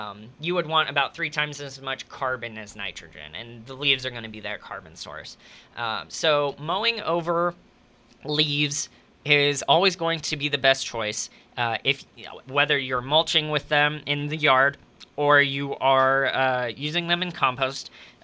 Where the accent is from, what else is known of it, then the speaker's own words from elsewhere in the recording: Kansas City, Missouri, United States; I'm from Kansas City. The weather that we've had up there, at least in my experience, is typically going to be less extreme.